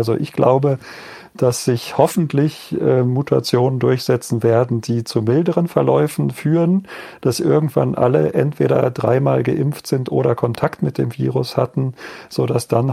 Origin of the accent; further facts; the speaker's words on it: Göttingen, Lower Saxony, Germany; Ich meine, ich bin ja Norddeutscher und Niedersachse.